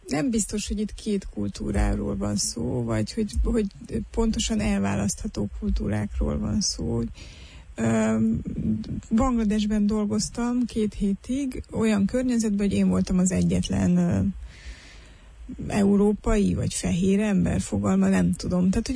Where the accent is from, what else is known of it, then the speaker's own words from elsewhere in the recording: Transylvania, Romania; én ezt magyarázom neked erdélyi magyarként a másságoknak egy másik oldalán